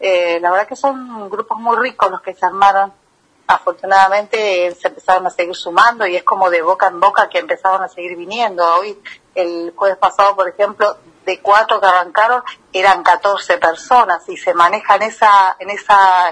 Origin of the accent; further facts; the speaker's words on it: Tigre, Buenos Aires Province, Argentina; now in Pinamar, Argentina; Cuando vengo aquí, o sea, de donde yo vengo, que es zona norte, partido de Tigre, San Fernando